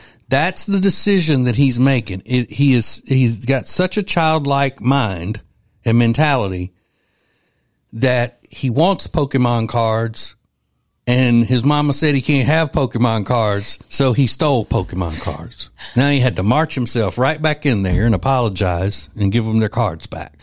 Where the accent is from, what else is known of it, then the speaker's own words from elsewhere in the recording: Louisiana, United States; there's a story out of my home state of Louisiana.